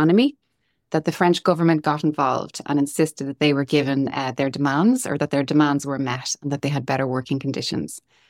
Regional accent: Dublin, Leinster, Ireland; We have London, New York, Venice, Dublin, my hometown.

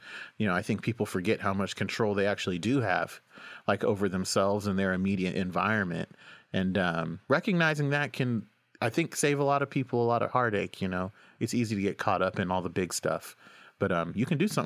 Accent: Oklahoma, United States; I grew up in Oklahoma, where there was a lot of violence, you know, towards like black folks and people of color and queer folks.

